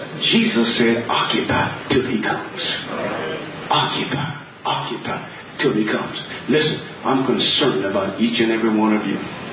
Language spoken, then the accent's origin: English; Florida, United States; honey, we were raised in Florida, and that was not a crocodile, that was an alligator.